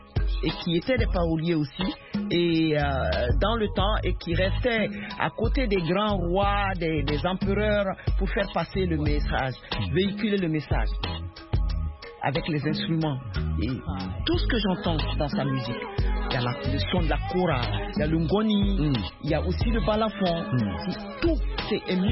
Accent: Mali; Moi, je suis ouest-africaine, à Tchando, je viens du Mali.

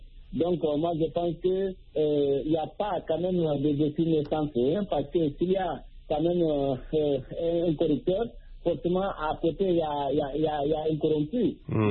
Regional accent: Guinea; now in Cameroon; particulièrement chez nous ici au Cameroun. Mm. Malgré, contrairement à la Guinée, mon pays d'origine

